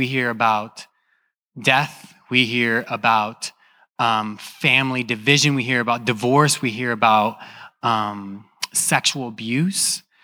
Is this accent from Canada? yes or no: no; Midwest, United States; I'm from the Midwest.